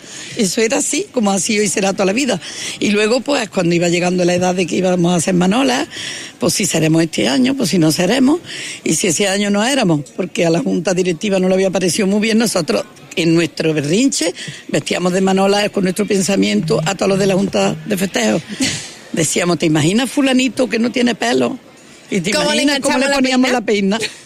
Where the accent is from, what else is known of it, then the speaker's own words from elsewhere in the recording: Fuente Piedra, Andalusia, Spain; Mis padres no eran de Fuente Piedra, mis padres eran de Bobadilla, uno, y de Osuna, otro. Y bueno, se vinieron aquí recién casados, conmigo dentro, y a los 8 meses nací y no podía estar dentro. Y ya empecé a ser del pueblo.